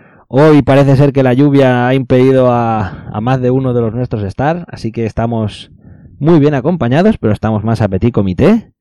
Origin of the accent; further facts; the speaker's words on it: Valencia, Valencian Community, Spain; yo, que soy de Valencia, cada vez que voy a Barcelona